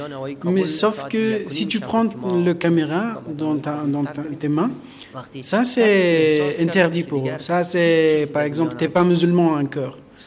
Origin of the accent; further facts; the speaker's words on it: Afghanistan; French is a second language; now in France; que je me sens directement en danger en Afghanistan. Du coup, je suis parti d'Afghanistan.